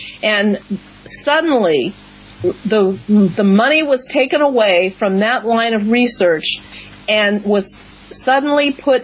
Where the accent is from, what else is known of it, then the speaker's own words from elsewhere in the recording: Midwest, United States; Now, I'm originally from the Midwest, so I was very aware of the. And I grew up around steel mills and of course, Akron, the rubber plant.